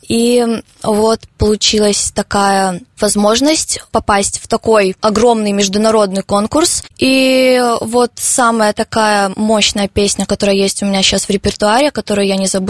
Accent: Gomel, Gomel Region, Belarus; born there; now in Kalinkovichi, Belarus; Я живу в Гомельской области, сама я родилась в Гомеле, но живу по семейным обстоятельствам в городе Калинковичи. Учусь в первой школе

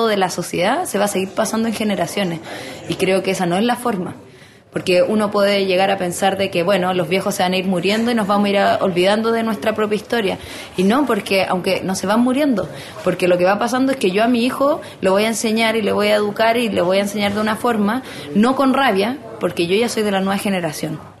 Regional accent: Chile; Yo creo que a todos los que somos chilenos nos da rabia nuestro país porque no avanza.

